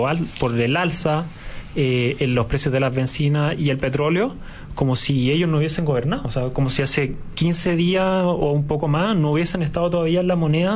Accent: Spain; Como te dije, yo vengo de España y allá la situación era igual o todavía más catastrófica.

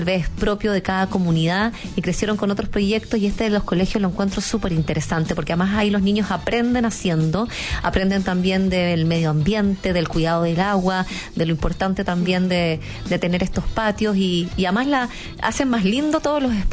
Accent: Chile; los beneficiados, que son los ciudadanos, que somos todos los chilenos

